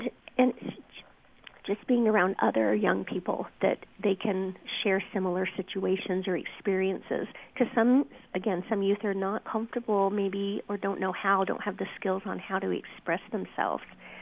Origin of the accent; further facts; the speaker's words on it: Las Vegas, Nevada, United States; So I was born and raised in Las Vegas, no professional sports team for 34 years there.